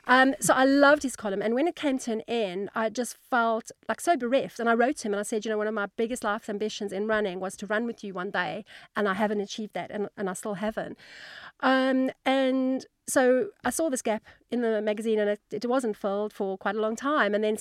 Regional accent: South Africa; As I'm South African

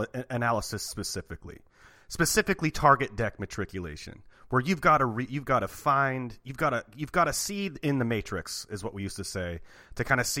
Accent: Portland, Oregon, United States; I am from Portland, but you know, my parents are going to be super proud of hearing this later.

